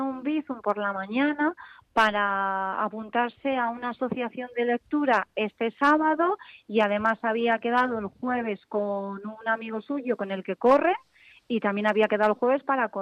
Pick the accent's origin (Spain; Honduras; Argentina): Spain; Community of Madrid; now in Gijón, Spain; estamos aquí en Gijón desplazados porque nosotros somos madrileños